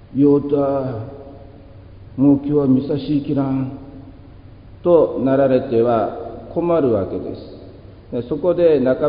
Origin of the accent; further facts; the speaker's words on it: Shin-Kamigoto, Nagasaki, Japan; 私は上五島出身、彼は下五島の出身、慣れた土地の地区長でもよかったと思うのです